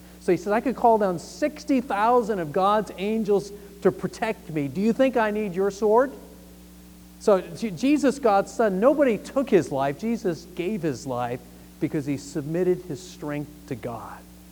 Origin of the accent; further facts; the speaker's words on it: Northeast, United States; I grew up in the Northeast where my parents were from Maine. I ate a lot of lobster growing up.